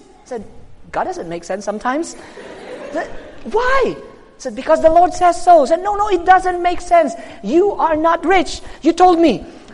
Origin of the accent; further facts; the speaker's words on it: Philippines; I said, I'm from the Philippines.